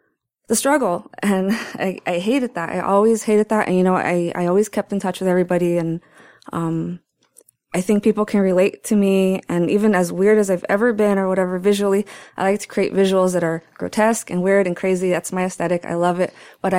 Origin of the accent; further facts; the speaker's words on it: Los Angeles, California, United States; I'm from Boyle Heights.